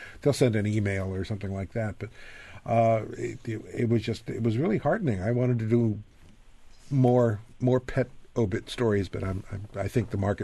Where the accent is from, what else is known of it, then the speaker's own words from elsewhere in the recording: the South, United States; because I grew up in the South, and I'm sorry, but Southerners do English better than you Yankees do.